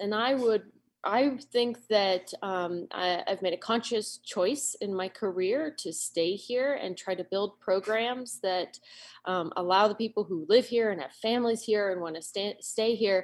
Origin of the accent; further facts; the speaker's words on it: Rocky Mountains, United States; I grew up in the Rocky Mountains. I've spent my life here in the Rocky Mountains, and spent my life in under-resourced states